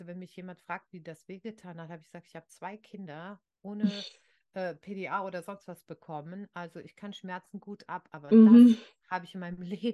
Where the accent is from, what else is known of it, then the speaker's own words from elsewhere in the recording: Rhineland, Germany; Bei uns im Rheinland war dann auch Karneval.